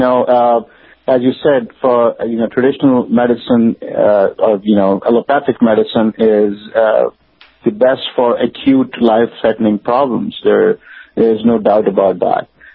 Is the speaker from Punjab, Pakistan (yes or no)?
no; Karachi, Sindh, Pakistan; moved away as an adult; now in United States; Yeah, I'm from Pakistan. I grew up in Karachi.